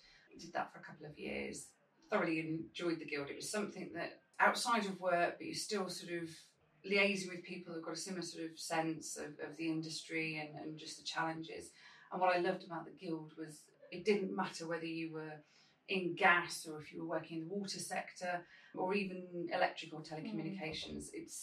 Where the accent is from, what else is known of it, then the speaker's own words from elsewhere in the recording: Stratford-upon-Avon, West Midlands, United Kingdom; in little sleepy Stratford-upon-Avon, my hometown, went along for this role.